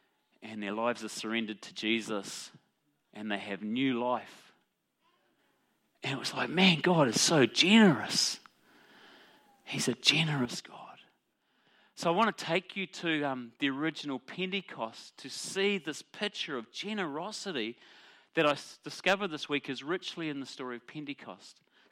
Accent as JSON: {"language": "English", "town": "Morrinsville", "region": "Waikato", "country": "New Zealand", "tie": "born or raised there", "said": "So I was born in Morrinsville and lived on a farm out that way, and then lived on a farm in the triangle sort of between Morrinsville, Matamata, and here, then lived in Matamata and then came to Hamilton."}